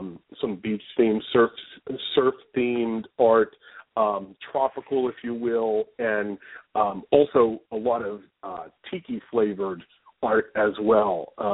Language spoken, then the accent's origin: English; Erie, Pennsylvania, United States; an art gallery back in my hometown of Erie, Pennsylvania, took a look at my work